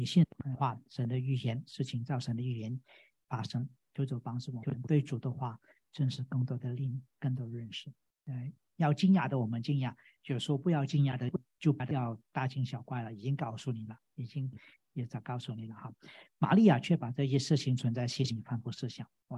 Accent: Guangdong, China; accent: Cantonese; 我们广东话说“擘大个口，搭个窿”

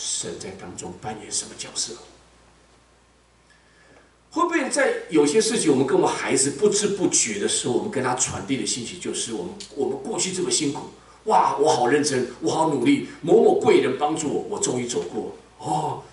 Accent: Taiwan; 因为我是在眷村长大的

